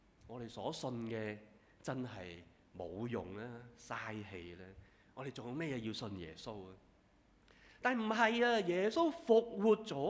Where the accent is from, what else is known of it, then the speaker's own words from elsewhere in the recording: Guangdong, China; 即系用我哋广东人一句嘅说话咧